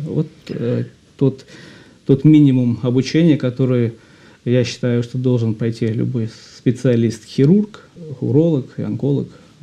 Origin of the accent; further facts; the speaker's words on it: Dagestan, Russia; born there; Родился я в Дагестане, в семье врача, отец мой врач.